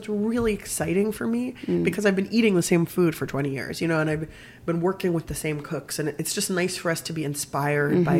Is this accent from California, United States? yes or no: yes; San Diego, California, United States; And then I was born in 1979 in California. So And I still live there. I grew up in the south of California, San Diego, right by the Mexican border.